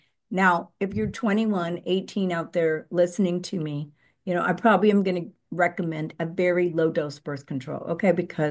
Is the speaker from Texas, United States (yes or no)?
yes; Texas, United States; but fortunately, growing up in Texas, my mother was very natural.